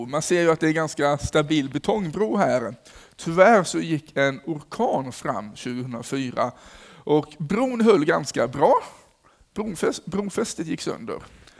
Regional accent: Skåne, Sweden; Jag är ursprungligen från Skåne och jag är här med min familj, jag har 3 barn.

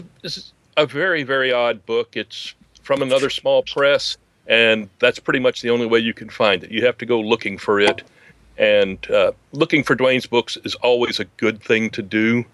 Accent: Oklahoma, United States; born there; now in Texas, United States; Well, see, I was born in Oklahoma, and I've lived in Texas for 50-something years.

